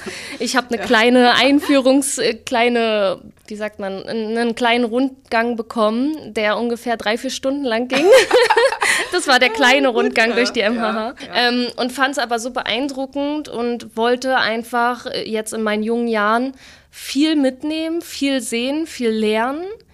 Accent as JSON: {"language": "German", "region": "Berlin", "country": "Germany", "lives_now": "Hanover, Germany", "said": "bin dann aber doch in Hannover kleben geblieben. Eigentlich komme ich nämlich aus Berlin und wollte nur 2 Jahre in Hannover bleiben. Ja, jetzt sind es schon 4."}